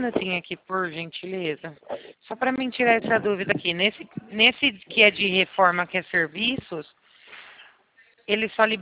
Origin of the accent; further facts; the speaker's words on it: São Carlos, São Paulo, Brazil; Sou de São Carlos.